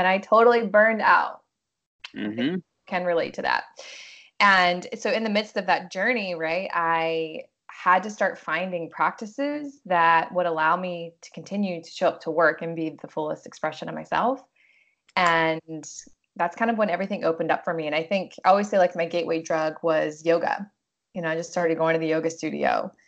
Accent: Virginia, United States; I grew up in Southwest Virginia in the mountains in a really tiny town, born and raised there

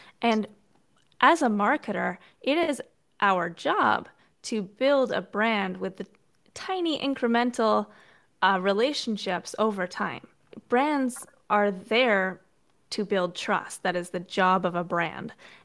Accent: Canada; I'm Canadian.

